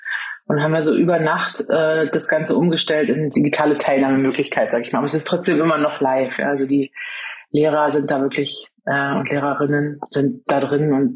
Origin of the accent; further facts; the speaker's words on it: Germany; Der Abschluss ist, glaube ich, auch was, wo wir als Deutsche sehr gerne drauf gucken